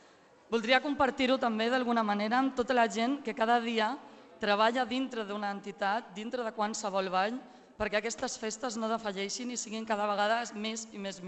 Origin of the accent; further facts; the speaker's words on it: Tarragona, Catalonia, Spain; La veritat és que em sento molt orgullosa com a tarragonina, com a participant en el seguici